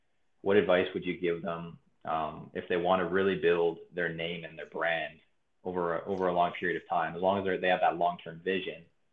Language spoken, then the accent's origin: English; Canada; there was an event in Vancouver, because I'm Canadian